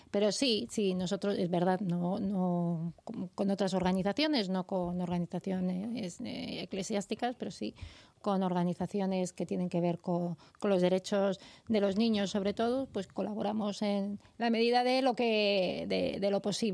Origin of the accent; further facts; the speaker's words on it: Community of Madrid, Spain; como muchos madrileños, cuando bajamos al centro de Madrid, desde que tenemos el tren o desde que ha llegado el tren a nuestros municipios